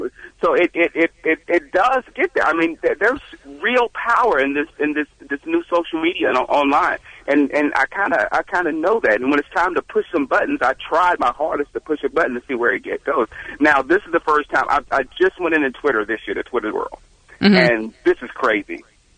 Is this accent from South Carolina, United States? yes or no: yes; South Carolina, United States; Now, I'm from South Carolina, so I'm a child of America's team.